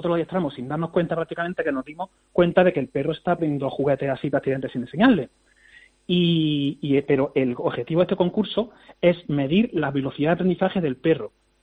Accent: Jaén, Andalusia, Spain; also born or lived in Granada; yo soy granadino criado en Jaén.

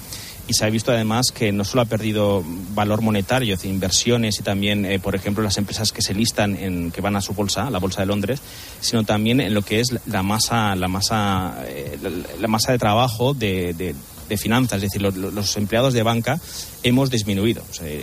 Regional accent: Mallorca, Balearic Islands, Spain; Yo de Mallorca.

